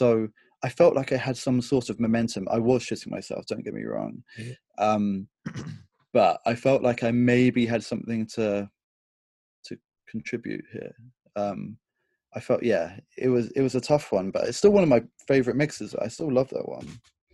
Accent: Bournemouth, South West England, United Kingdom; when I was growing up in Bournemouth

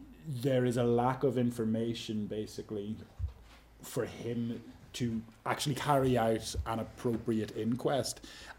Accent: Ireland; because we all love being Irish.

